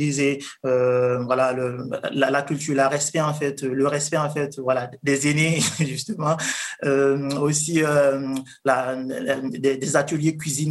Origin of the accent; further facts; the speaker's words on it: Burkina Faso; je suis originaire du pays du Burkina Faso, le pays des hommes intègres.